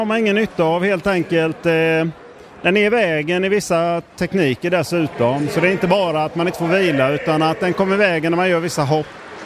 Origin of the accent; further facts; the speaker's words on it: Falkenberg, Halland County, Sweden; Jag kommer från Falkenberg, men klubben i Laholm, Håkils Laholm.